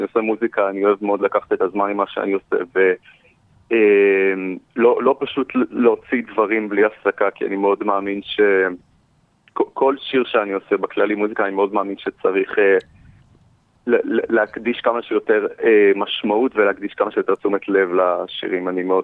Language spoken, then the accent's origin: Hebrew; Central District, Israel; אני בן 20, אני מהמרכז.